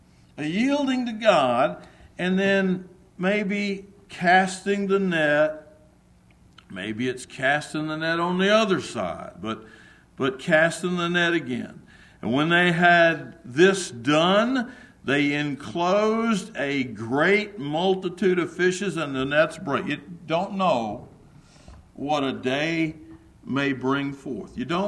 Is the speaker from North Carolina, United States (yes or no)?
no; Texas, United States; I grew up in West Texas where cotton was grown all the time